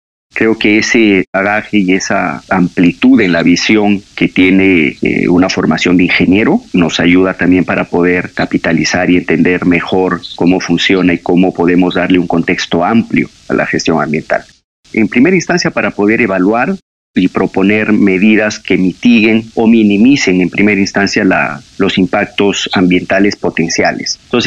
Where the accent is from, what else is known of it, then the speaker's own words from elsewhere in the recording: Cajamarca, Peru; Yo soy de Cajamarca, estudié Ingeniería Civil en la Universidad Nacional de Cajamarca